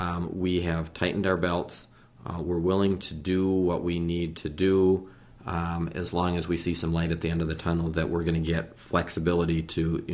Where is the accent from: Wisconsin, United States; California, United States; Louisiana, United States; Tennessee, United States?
Wisconsin, United States; Onalaska; And I'm from Onalaska, but there's a lot more to the district than Onalaska.